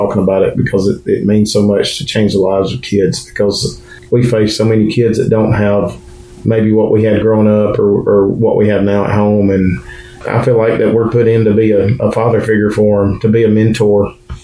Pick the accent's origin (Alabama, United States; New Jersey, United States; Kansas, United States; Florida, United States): Alabama, United States; Haleyville; born there; I was born in Haleyville in September of 1980.